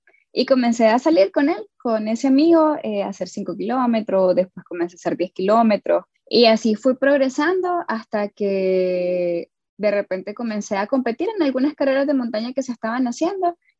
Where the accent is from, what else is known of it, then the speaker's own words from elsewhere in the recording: Carazo, Nicaragua; Yo soy de Carazo.